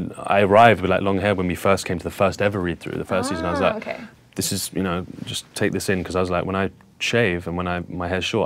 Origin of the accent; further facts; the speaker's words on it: Pakistan; There was something very sweet, you know, just in terms of sort of my Asian heritage. I'm from Pakistan